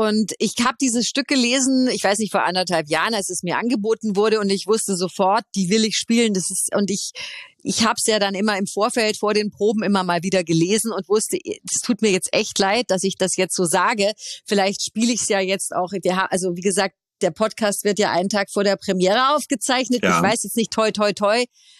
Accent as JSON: {"language": "German", "town": "Munich", "region": "Bavaria", "country": "Germany", "lives_now": "Hamburg, Germany", "said": "Also ich muss ja immer noch an mir arbeiten als Bayerin, dass ich nicht die ganze Zeit schimpfe."}